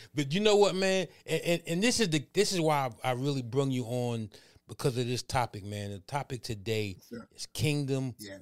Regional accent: Brooklyn, New York, United States; We grew up in Brooklyn together.

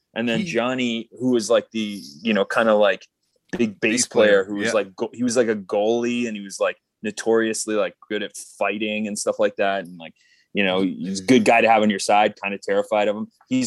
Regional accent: Toronto, Ontario, Canada; We're from Toronto.

